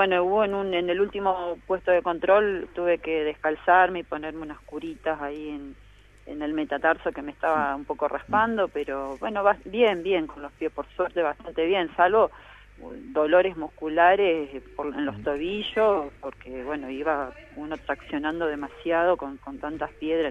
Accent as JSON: {"language": "Spanish", "town": "San Cristóbal", "region": "Santa Fe", "country": "Argentina", "tie": "born or raised there", "moved": "yes", "lives_now": "Santa Fe, Argentina", "said": "Yo soy oriunda de San Cristóbal."}